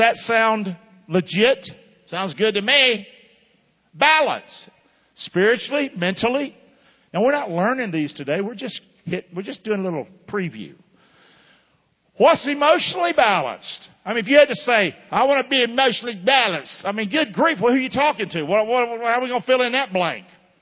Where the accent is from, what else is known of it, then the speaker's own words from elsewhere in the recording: Rockingham, North Carolina, United States; I'm from Rockingham, North Carolina, okay?